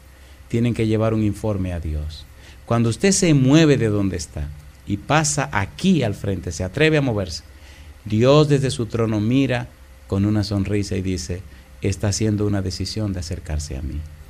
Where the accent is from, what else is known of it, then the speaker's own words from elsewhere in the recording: Dominican Republic; En ese tiempo el aeropuerto de las Américas en mi país era hace mucho de eso.